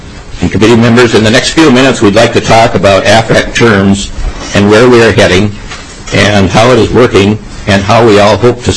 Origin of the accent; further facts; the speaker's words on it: Minnesota, United States; And I am from Grant County. I live on the family farm there.